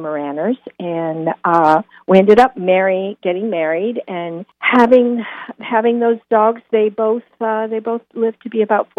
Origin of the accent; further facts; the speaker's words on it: Cleveland, Ohio, United States; Oh, I grew up in Cleveland, Ohio, and I grew up with an animal-loving grandmother.